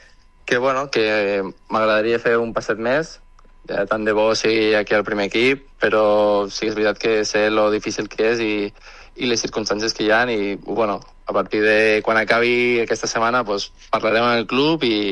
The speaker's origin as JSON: {"language": "Catalan", "town": "Vila-real", "region": "Valencian Community", "country": "Spain", "tie": "born or raised there", "said": "Sí que et diria que estaria igualat, però al final molts dels anys que jo he sigut conscient que i de creixement els he passat allà."}